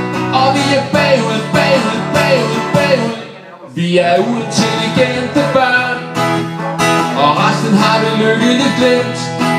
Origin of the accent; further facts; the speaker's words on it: Roskilde, Zealand, Denmark; jeg er jo født og opvokset i Roskilde. Jeg kommer her ikke så tit længere.